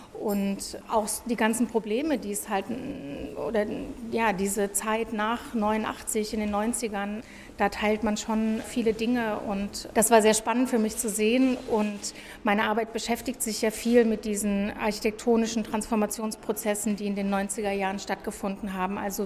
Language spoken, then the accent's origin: German; Gotha, Thuringia, Germany; also born or lived in Düsseldorf / Bucharest; Also ich bin in Gotha aufgewachsen, also in Thüringen, habe in Düsseldorf studiert, da Abschluss gemacht an der Akademie und bin 2017 nach Rumänien gezogen, nach Bukarest und pendel seitdem zwischen Gotha und Bukarest.